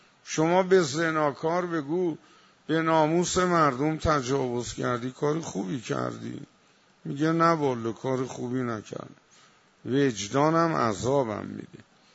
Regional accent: Iran; ما ایرانی هستیم و دینمون اینه

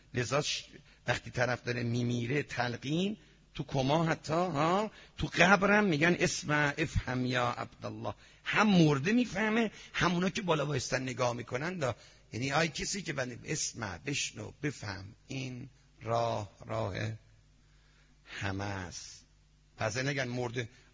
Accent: Iran; ما نمیگیم، ما ایرانی هستیم.

